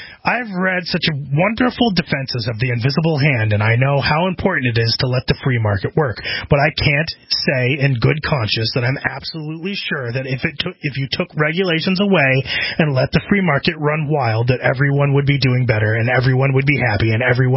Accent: Connecticut, United States; I grew up in a very liberal state. I grew up in Connecticut.

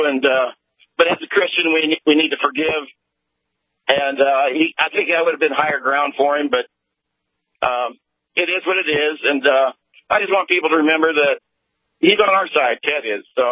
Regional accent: Illinois, United States; I'm from Illinois.

